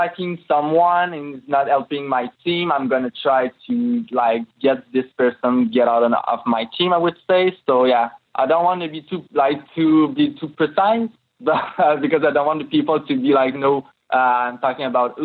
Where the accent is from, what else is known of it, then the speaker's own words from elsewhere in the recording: Trois-Rivières, Quebec, Canada; English is a second language; In fact, I'm a French Canadian, like you probably like just hear it. I'm from Trois-Rivières, Quebec